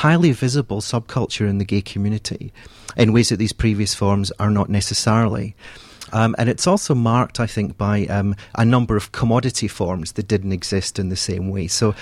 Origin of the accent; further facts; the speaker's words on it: Blair Atholl, Scotland, United Kingdom; also born or lived in Coupar Angus, United Kingdom; I'm from rural Scotland, originally from a small place called Blairathal, and my parents moved down to actually an even smaller place called Cooper Angus.